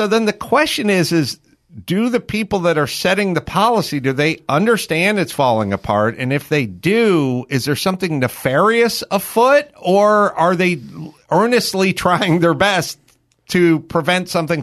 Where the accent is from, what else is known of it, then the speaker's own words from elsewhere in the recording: California, United States; Like, we're all born and bred in Southern California. Everyone's been in the same 8 mile square radius for our entire lives.